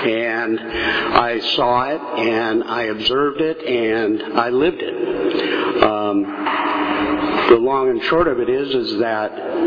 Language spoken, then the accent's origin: English; Montebello, California, United States; also born or lived in Pico Rivera / Downey; as I was growing up in the 50s, I grew up in Southern California. It was down by East Los Angeles. It was a place called Montebello and Pico Rivera, Downey, that area.